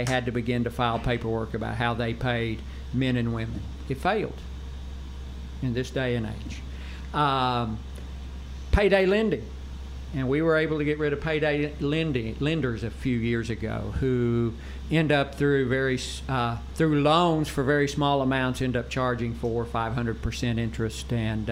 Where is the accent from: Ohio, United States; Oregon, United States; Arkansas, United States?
Arkansas, United States; The interesting thing for Arkansas, though, I grew up in Northwest Arkansas.